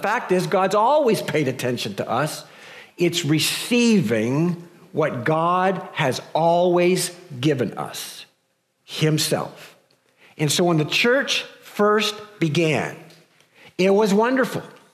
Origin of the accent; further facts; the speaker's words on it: Canada; I don't know if it's because we're just Canadian or what